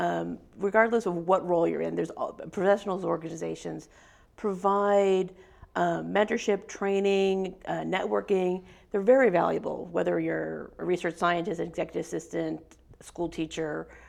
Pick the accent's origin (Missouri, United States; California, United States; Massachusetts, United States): California, United States; Well, I'm a San Francisco Bay Area kid. My parents are born and raised in San Francisco. I'm basically fifth generation San Franciscan, which is pretty rare in the area.